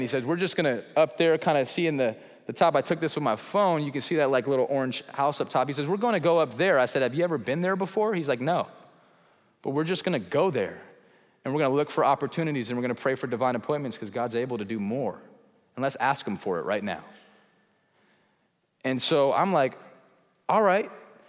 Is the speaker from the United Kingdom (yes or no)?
no; United States; well, I'm from America. I'm a teacher of the Bible in the States